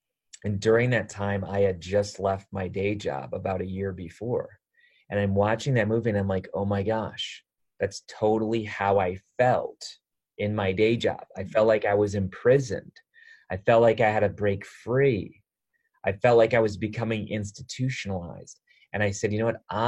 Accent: Wisconsin, United States; But see, because I'm not from Ohio, I'm from Wisconsin, which is a few states over.

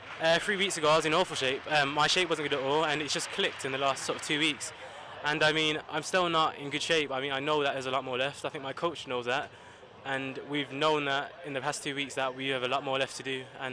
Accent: United Kingdom; And to say that I'm a British champion is the most surreal thing I've ever known in my life.

